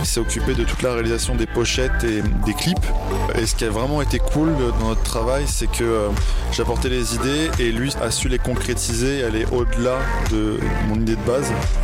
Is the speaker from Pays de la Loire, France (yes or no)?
no; Rouen, Normandy, France; J'ai 23 ans, je viens de Rouen et je suis DJ compositeur de musique électronique.